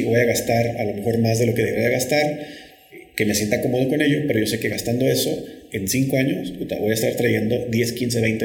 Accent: Tijuana, Baja California, Mexico; yo soy tijuanense.

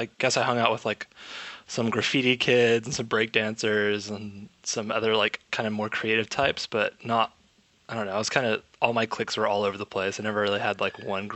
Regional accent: Houston, Texas, United States; also born or lived in Dallas; now in San Francisco, United States; I grew up in Houston, Texas. Mm-hmm. So I lived in Dallas and Houston for most of my life and then moved out to San Francisco.

